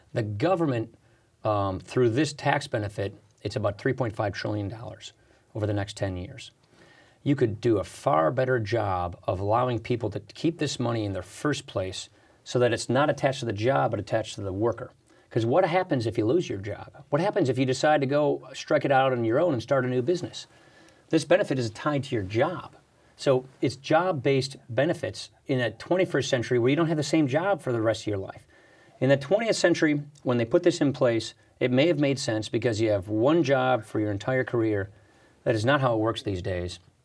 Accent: Wisconsin, United States; Look, I come from Wisconsin. It's a little different than California

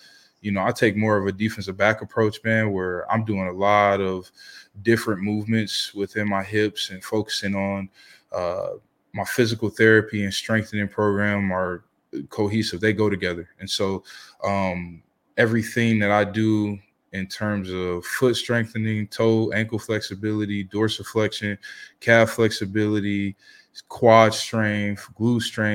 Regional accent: Maryland, United States; I got drafted to my hometown and I was able to live, you know what I mean, outside of Owings Mills and live in, you know, you by University of Towson, where it's better restaurants and more to do for my family because I'm from there.

